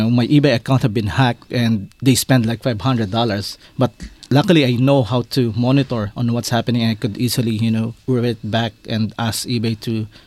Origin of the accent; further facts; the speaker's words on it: Makati, Metro Manila, Philippines; I grew up in Makati, but originally my grandparents is from Samar in Visayas. My father is from Catbalogan, my mother is from Basay Samar.